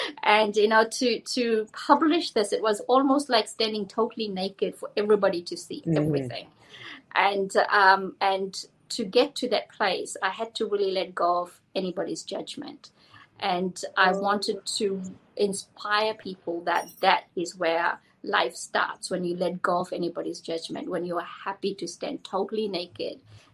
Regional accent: New Zealand; like I am Indian, not born in India, grew up in New Zealand, and I was the only colored girl in my school.

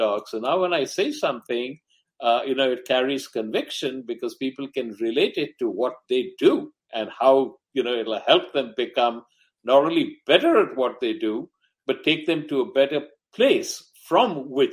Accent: Mumbai, Maharashtra, India; born there; also born or lived in Delhi / Kolkata / Yangon, Myanmar / Ahmedabad; I was born in Bombay, now Mumbai. And I had my early education all over North India because my father was in the government service. So we traveled quite a bit, but I had my early education in Delhi, Calcutta, Rangoon in Burma, Ahmedabad. And I grew up a Hindu

